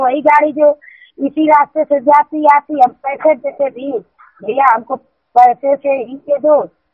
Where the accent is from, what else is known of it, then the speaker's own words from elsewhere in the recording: Chiramanpur, India; जी, हम चिरामनपुर की रहने वाली हूँ।